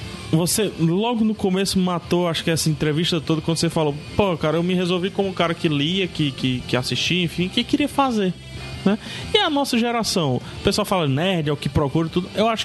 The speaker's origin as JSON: {"language": "Portuguese", "region": "Ceará", "country": "Brazil", "said": "sou do Ceará, sou cearense"}